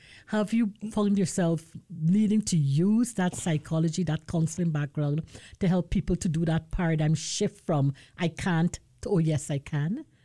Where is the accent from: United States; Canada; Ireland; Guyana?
Guyana; I remember years back in my country, I'm from Guyana, South America.